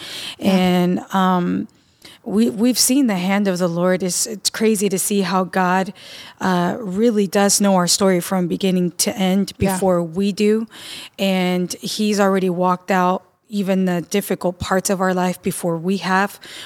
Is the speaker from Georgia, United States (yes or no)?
no; Baytown, Texas, United States; Well, I was born and raised in Baytown, Texas. It's close to Houston, Texas, east side of Houston.